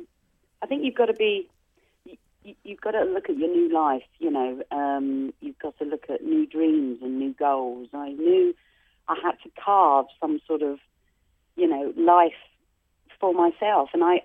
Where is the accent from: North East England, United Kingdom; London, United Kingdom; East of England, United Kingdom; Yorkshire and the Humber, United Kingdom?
London, United Kingdom; London, you know, my hometown, would actually host the Olympics and Paralympics in 2012.